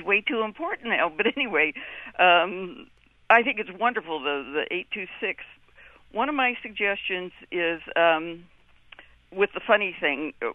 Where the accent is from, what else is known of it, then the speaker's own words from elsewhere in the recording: United States; My family, I grew up driving around in the United States. My parents decided to do the national parks